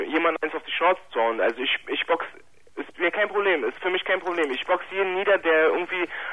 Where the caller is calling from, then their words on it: Berlin, Germany; Ja, ich komme aus Berlin.